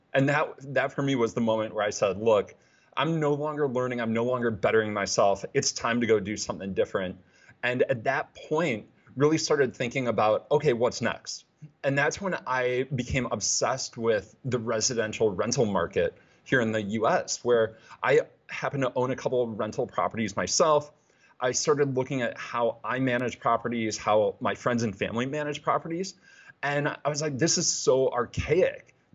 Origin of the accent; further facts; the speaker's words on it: Midwest, United States; But while I grew up in the Midwest, went to school at a Big Ten school, University of Illinois, studied accounting and finance.